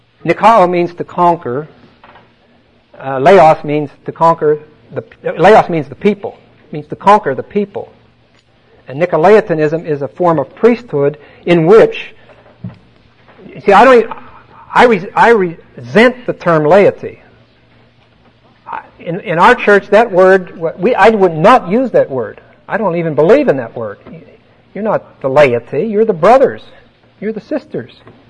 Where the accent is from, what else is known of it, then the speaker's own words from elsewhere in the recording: Pittsburgh, Pennsylvania, United States; I was raised in Pittsburgh in an ethnic community that was very strongly Catholic.